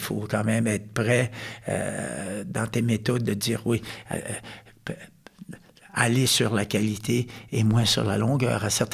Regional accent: German-speaking Switzerland, Switzerland; French is a second language; huit ans à Berne, 2 ans à Davos, 2 ans encore, je suis suisse allemand

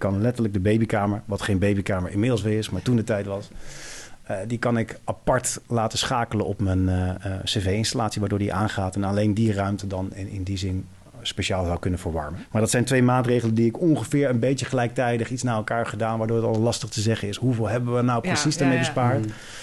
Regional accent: The Hague, South Holland, Netherlands; ik ben een Hagenees

